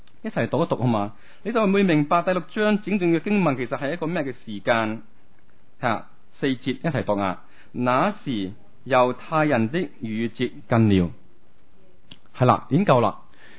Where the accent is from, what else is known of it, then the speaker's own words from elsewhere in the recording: China; 正如我哋中国人嗰个嘅农历新年啊，系好紧要嘅